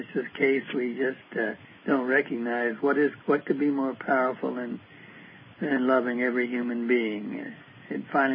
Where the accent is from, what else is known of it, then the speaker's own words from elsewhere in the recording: Kansas, United States; My story starts from the fact that I grew up in Kansas, western Kansas, out near Dodge City, which is really a real city, sort of. And I lived in the country.